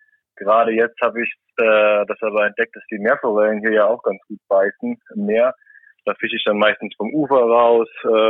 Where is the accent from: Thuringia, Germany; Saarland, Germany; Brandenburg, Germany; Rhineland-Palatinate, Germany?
Saarland, Germany